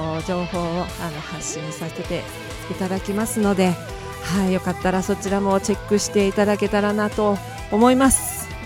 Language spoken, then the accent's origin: Japanese; Fukuoka, Japan; また地元の九州でもライブしたいですね。地元の九州でもライブしたいなと思ってます。そうですねこの間福岡に帰ったんですよ